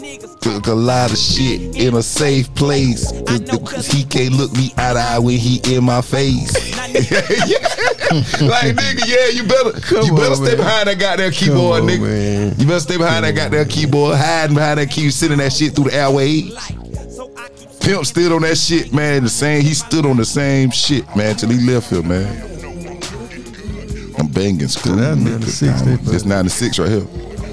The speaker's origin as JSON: {"language": "English", "region": "South Carolina", "country": "United States", "tie": "born or raised there", "also_born_or_lived": "Texas", "said": "I was born in Texas, but I grew up in South Carolina."}